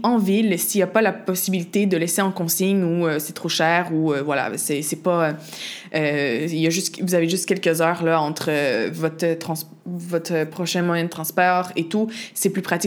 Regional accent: Quebec, Canada; j'ai grandi au Québec, mais mon père est portugais et il vit au Portugal. Et donc, on passait beaucoup d'été au Portugal.

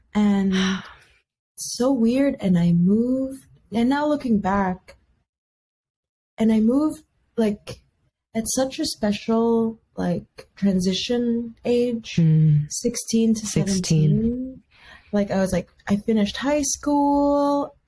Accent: Philippines; now in United States; And I grew up in the Philippines. My grandma raised us.

